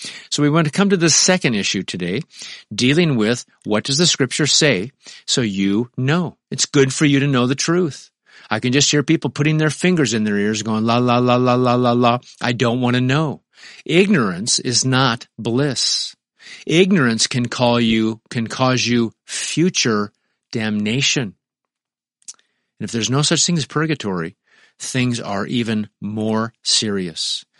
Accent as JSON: {"language": "English", "region": "Nebraska", "country": "United States", "accent": "Midwest", "said": "But I think I've pretty much kept my Midwest accent intact over the years. 49 years later, still speaking like I'm from Nebraska."}